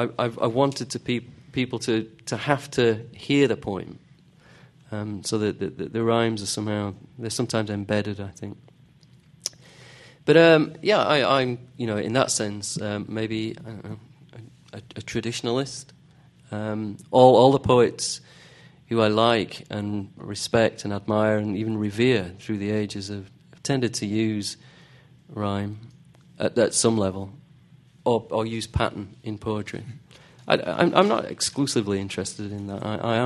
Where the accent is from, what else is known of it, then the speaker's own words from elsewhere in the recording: United Kingdom; It might be to do with growing up in Britain in the 70s and 80s